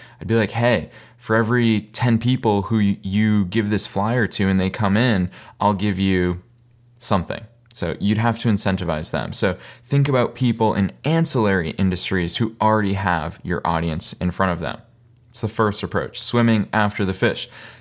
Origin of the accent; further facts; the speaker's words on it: Boston, Massachusetts, United States; So this picture is from just outside of Boston, Massachusetts, which is my hometown. It's where I grew up.